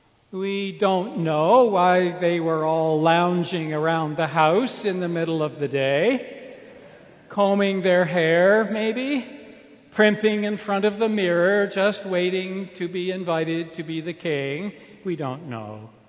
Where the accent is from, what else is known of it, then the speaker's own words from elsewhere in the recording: Toronto, Ontario, Canada; We love to cheer for the underdog. We're from Toronto.